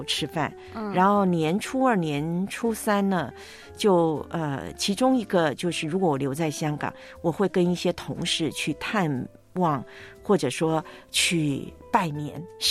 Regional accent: Taiwan; 你知道在我们台湾老家有一个传统

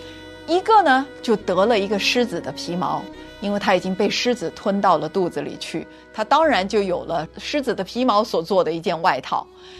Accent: China; 因为我们中国人有一句话叫做苍蝇不叮无缝的蛋啊，

